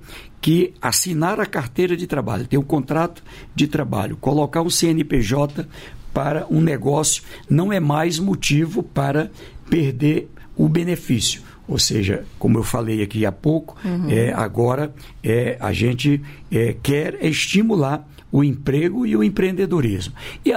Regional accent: Piauí, Brazil; Assim como eu sou do Piauí e vou para outro estado

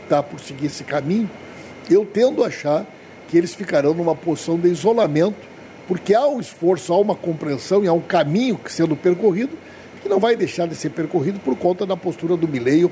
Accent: Rio Grande do Sul, Brazil; eu sou do Rio Grande do Sul, você sabe que nós vivemos. Que nós temos vivido no Rio Grande do Sul nos últimos anos

